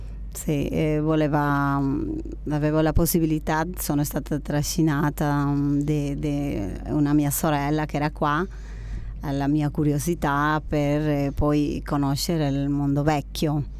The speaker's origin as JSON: {"language": "Italian", "country": "Peru", "second_language": "Italian", "moved": "as an adult", "lives_now": "Italy", "said": "proprio quando ero nel mondo del lavoro in Perù, nel mio paese"}